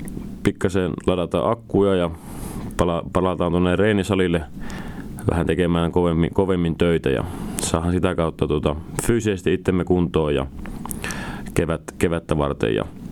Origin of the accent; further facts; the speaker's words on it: Nurmes, North Karelia, Finland; minä otan tyttären kainaloon ja lähdetään käymään kotipuolessa Nurmeksessa vähän uusissa, tai ei uusissa maisemissa, mutta vanhoissa tutuissa maisemissa